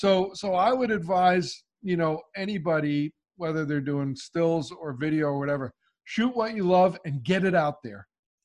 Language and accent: English; New Jersey, United States; In fact, my first National Geographic story was a story about my home state of New Jersey.